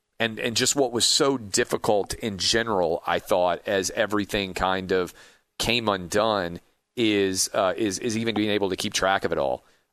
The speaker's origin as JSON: {"language": "English", "town": "Nashville", "region": "Tennessee", "country": "United States", "tie": "born or raised there", "said": "I talked about my experience watching what happened in my hometown of Nashville."}